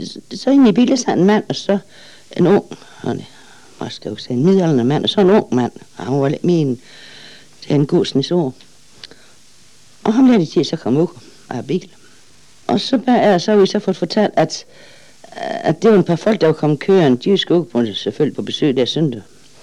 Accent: Ydby, Central Denmark Region, Denmark; also born or lived in Dag; Jeg er født i Dag. Ja, krigen var brudt ud, der boede vi i Dag, men så flyttede vi til Ydby lige her. Så min barndom og min første ungdom, det er inde i Ydby.

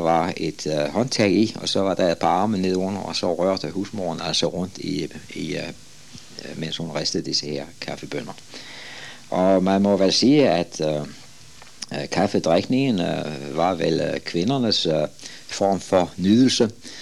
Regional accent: Capital Region of Denmark, Denmark; Jeg har set udformningen hjemme på Bornholm, hvor jeg selv stammer fra

